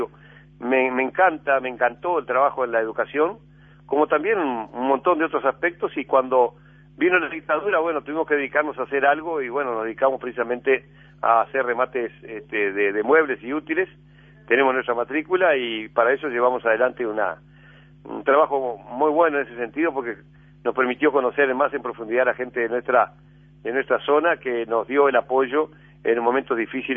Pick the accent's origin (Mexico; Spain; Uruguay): Uruguay; Paysandú; En la ciudad de Guichón, es la segunda ciudad de nuestro querido departamento de Paysandú. Ahí me formé, ahí me eduqué, ahí me casé, ahí tuve mis hijos, ahí me eduqué, ahí trabajé